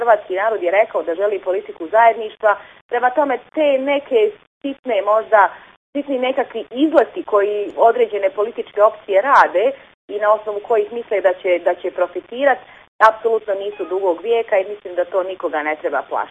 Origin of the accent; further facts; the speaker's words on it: Sarajevo, Federation of Bosnia and Herzegovina, Bosnia & Herzegovina; born there; also born or lived in Rijeka, Croatia / Zagreb, Croatia; Porijeklom sam iz središnje Bosne, rođena sam u Sarajevu, završila sam srednju školu u Sarajevu, studirala u Rijeci, završila magisterij u Zagrebu, vratila se u Bosnu i Hercegovinu. Radim u državnom ministarstvu, predsjednica sam HSS-a zadnje 2 godine i eto imam 35 godina.